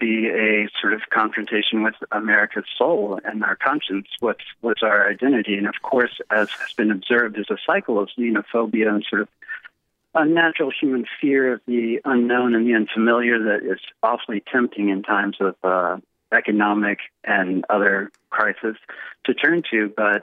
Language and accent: English; United States; Can I express my experience as an American, as a Muslim, in this context safely?